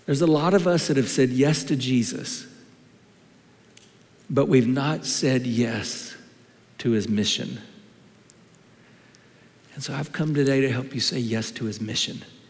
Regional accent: South Carolina, United States; I knew my accent kind of sounds like I grew up in the north, but I grew up in South Carolina in a small rural town

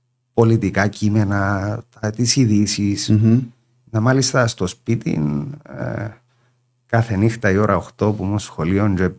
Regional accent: Larnaca, Larnaca District, Cyprus; also born or lived in Famagusta; Από Λάρνακα και Αμόχωστο.

